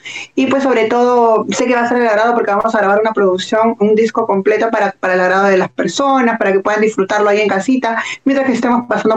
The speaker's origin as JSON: {"language": "Spanish", "town": "Huacho", "region": "Lima", "country": "Peru", "tie": "born or raised there", "said": "yo soy natural de la Caleta de Cariquín, del norte de Chico de Huacho."}